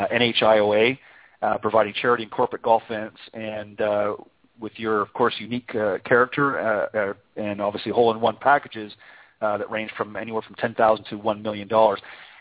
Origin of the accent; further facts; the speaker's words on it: Canada; now in United States; I'm originally from Canada, and of course migrated south on a permanent basis here because I got tired of shoveling the snow.